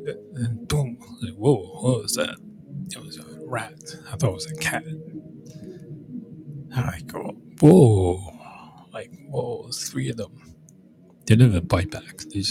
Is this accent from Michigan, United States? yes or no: no; New Jersey, United States; North Jersey, like Bergen County, like where I grew up. Where you from, man? Where you from? I'm from Bergen County.